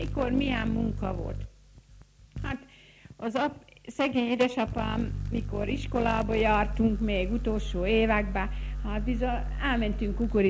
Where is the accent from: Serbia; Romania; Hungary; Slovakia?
Serbia; Padina, Vojvodina; Padánba születtem, itt is élek, 1923-ba születtem, november 30-án.